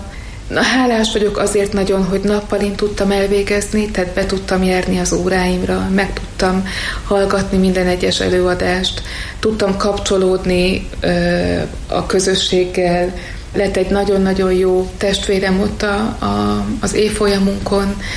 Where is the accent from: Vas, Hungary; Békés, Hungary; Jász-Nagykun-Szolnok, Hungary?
Vas, Hungary; Vas megyéből származom, egy kicsin településről, és a nagymamám hatására hétről hétre mennünk kellett Isten tiszteletre az én nővéremmel.